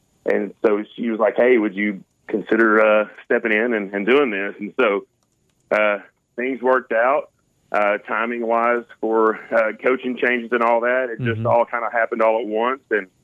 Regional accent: Sale Creek, Tennessee, United States; I grew up in Sale Creek, played basketball at Sale Creek, and then moved on to Bryan College, played basketball there for 4 years.

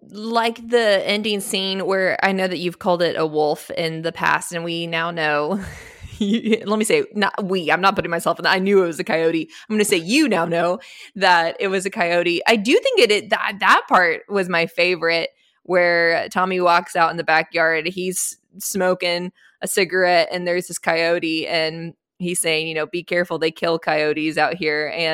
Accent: Austin, Texas, United States; only because I grew up in Austin. Grandparents have always lived in Lubbock

